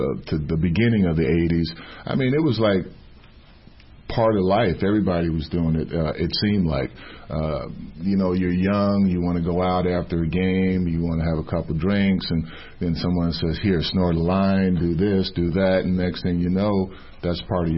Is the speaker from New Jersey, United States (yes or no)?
yes; Summit, New Jersey, United States; also born or lived in Montgomery; I was born in Montgomery, Alabama, left there at a very young age and grew up in New Jersey, Summit, New Jersey, small little town.